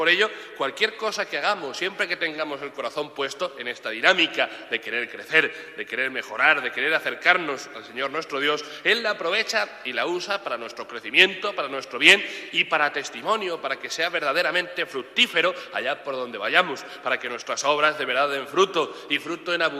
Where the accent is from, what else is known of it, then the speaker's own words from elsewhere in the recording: Méntrida, Castilla-La Mancha, Spain; querría encomendar especialmente también a mi pueblo, a Méntrida